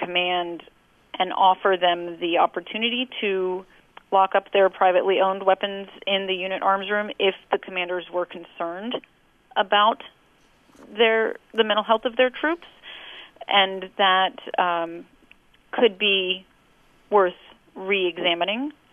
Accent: United States; And as an American, I do believe that we do have a constitutional right to own firearms

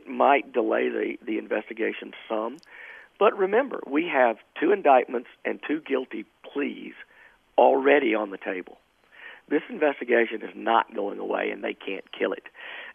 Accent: United States; But I'm also an American who believes in the two-party system.

